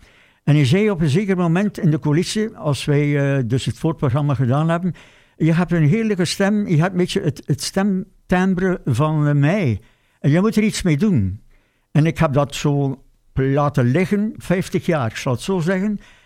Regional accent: Zwevegem, Flanders, Belgium; born there; also born or lived in Deerlijk / Harelbeke; now in Kuurne, Belgium; Nee, ik ben geboren in Zwevegem. Ik heb ook zeker 40 jaar gewoond in Deerlijk. Mm-hmm. Dan ook in Haarbeke enige tijd gewoond. En nu woon ik in Kuurne.

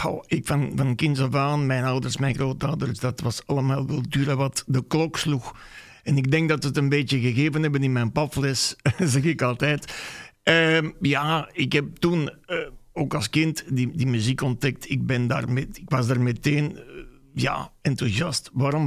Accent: Stabroek, Antwerp, Belgium; Ik ben uiteraard van Antwerpen, Staanbroek, maar ben al sinds gisteravond in Dendermonde bij onze goede vrienden

